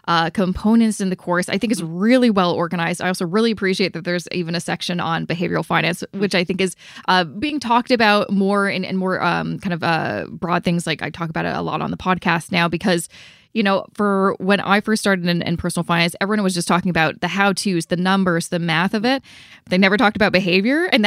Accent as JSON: {"language": "English", "country": "Canada", "said": "especially as a Canadian."}